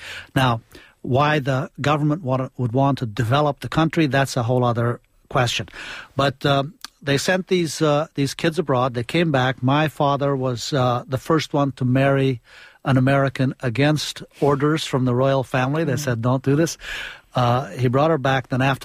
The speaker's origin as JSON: {"language": "English", "country": "Afghanistan", "tie": "born or raised there", "moved": "yes", "said": "And I grew up in Afghanistan, and I've been in a constant relationship with Afghanistan, even though I've lived here most of my life."}